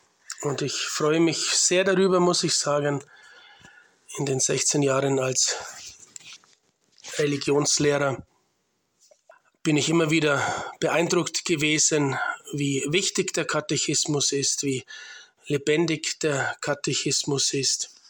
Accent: Bayreuth, Bavaria, Germany; now in Liechtenstein; Komme aus Deutschland ursprünglich, bin in der Diaspora geboren, aufgewachsen in Bayreuth in Oberfranken. Geboren 1977 am 3.6.

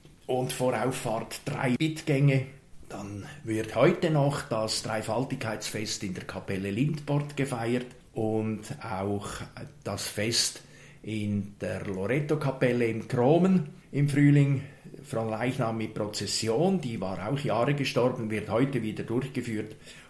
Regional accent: Küssnacht am Rigi, Schwyz, Switzerland; Und er geht nach Küsnacht am Rigi, wo ich aufgewachsen bin.

